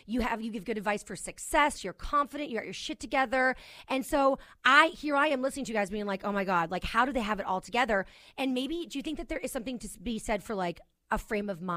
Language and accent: English; New York, United States; Maybe because I'm a New Yorker?